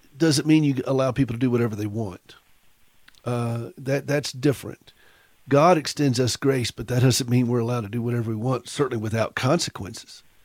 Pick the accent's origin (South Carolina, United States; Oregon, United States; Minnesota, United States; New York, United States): South Carolina, United States; South Carolina? Well, that's where I'm from, Mary.